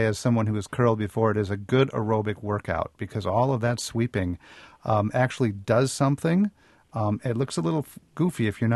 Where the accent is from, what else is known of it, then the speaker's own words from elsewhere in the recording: Westby, Wisconsin, United States; You know, I grew up near Westby, and the snowflake ski jump is great.